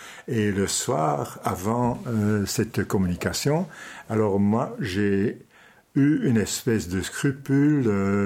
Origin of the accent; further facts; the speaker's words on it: Nieuwpoort, West Flanders, Belgium; born there; Donc, je suis né à Nieuport, Nieuportville, ici. Pas Nieuport-Bain, mais Nieuport-Ville, dans la rue du Bateau, c'était Schepstraat à l'époque, les plaques étaient encore bilingues. Alors, dans une rue vraiment de pêcheurs